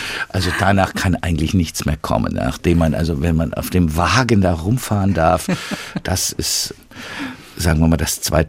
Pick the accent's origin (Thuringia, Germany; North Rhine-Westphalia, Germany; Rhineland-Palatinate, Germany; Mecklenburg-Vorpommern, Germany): Rhineland-Palatinate, Germany; Mainz; Ich bin als geborener Mainzer wirklich so mit der Fasnacht aufgewachsen.